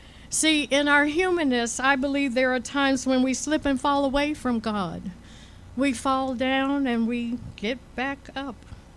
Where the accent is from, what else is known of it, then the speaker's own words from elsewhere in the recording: Washington, District of Columbia, United States; I knew the song because I grew up in Washington, D.C., home of … the group that sang it.